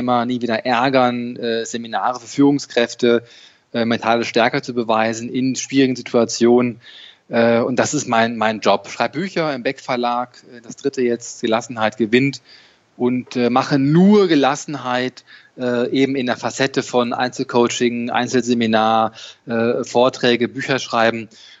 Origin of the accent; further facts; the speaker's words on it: Dortmund, North Rhine-Westphalia, Germany; born there; 44 Jahre alt, geboren in Dortmund, Fan von Borussia Dortmund.